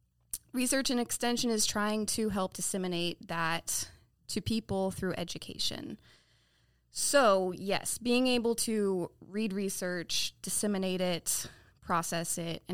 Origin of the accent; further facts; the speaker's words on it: Kansas, United States; Well, I grew up in Kansas and went to college for biology.